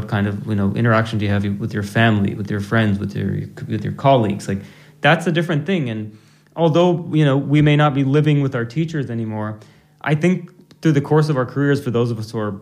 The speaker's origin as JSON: {"language": "English", "town": "Kalamazoo", "region": "Michigan", "country": "United States", "tie": "born or raised there", "said": "And as a second generation Indian American growing up in Kalamazoo, Michigan, you wouldn't expect Indian classical music to be your first musical language, but those were the circumstances I grew up in."}